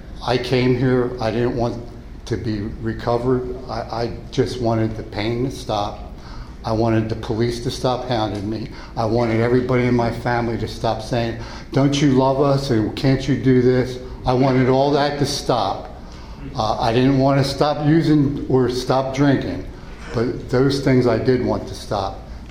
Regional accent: Norristown, Pennsylvania, United States; I trekked out across a muddy cornfield to head back down to Norristown, my hometown.

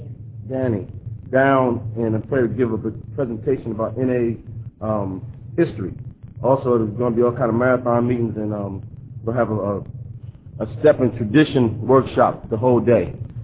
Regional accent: Maryland, United States; I'm from Maryland.

